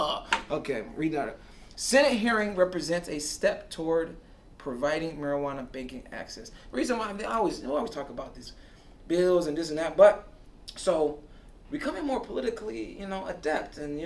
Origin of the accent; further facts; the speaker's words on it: Ypsilanti, Michigan, United States; Yactown. I grew up in Yactown.